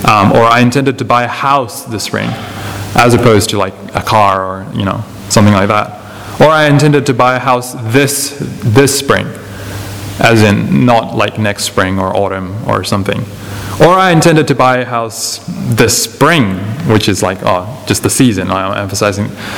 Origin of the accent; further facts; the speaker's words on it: India; first language Malayalam; English is a second language; moved away; We come from India, and Charles and my brother, he's not here, we grew up speaking Malayalam, and then we kind of just started just speaking English when we came here.